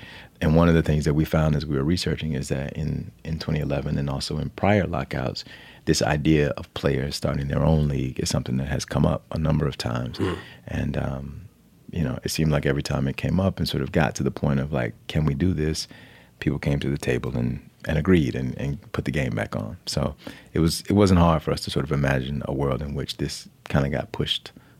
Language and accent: English; Alabama, United States; Having been born and raised in Alabama, I find myself, you know, often wrestling with these ideas of like, what has my past done to me?